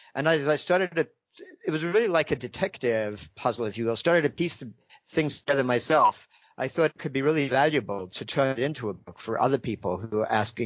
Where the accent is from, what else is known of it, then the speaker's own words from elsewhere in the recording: England, United Kingdom; moved away as an adult; now in United States; I actually grew up in England. Right. And I left England after I graduated from Cambridge around 21. I spent basically most of my life since then in the United States.